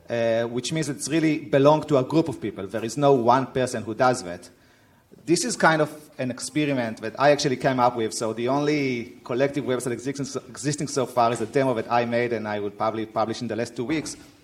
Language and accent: English; Israel; now in Berlin, Germany; So I'm from Israel, I'm living in Berlin.